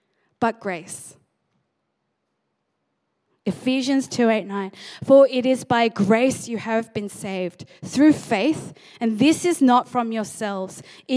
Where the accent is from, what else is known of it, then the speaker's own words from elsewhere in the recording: United States; I grew up in the Korean church.